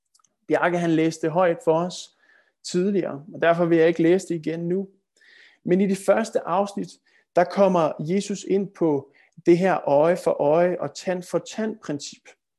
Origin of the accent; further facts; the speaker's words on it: Copenhagen, Capital Region of Denmark, Denmark; jeg gik på efterskole, det gjorde jeg i Sønderjylland, og nu er jeg jo født og opvokset i København.